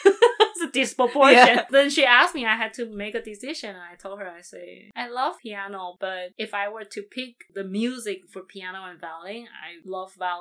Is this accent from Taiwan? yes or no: yes; Taiwan; And then growing up in Taiwan, the system I grew up